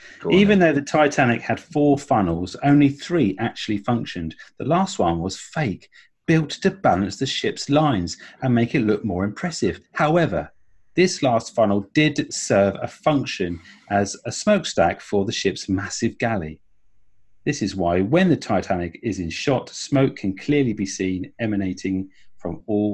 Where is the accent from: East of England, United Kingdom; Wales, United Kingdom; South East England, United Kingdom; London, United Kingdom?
South East England, United Kingdom; Southampton; We know this because we are from Southampton.